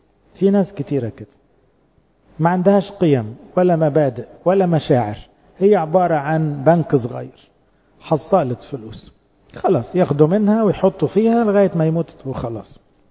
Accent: Egypt; النعي عندنا في مصر يعني في

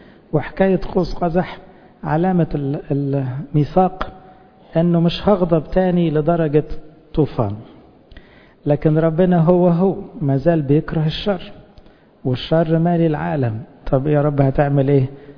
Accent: Egypt; وإحنا كمصريين الحمد لله لما بنتكلم بكل إيدينا ورجلينا

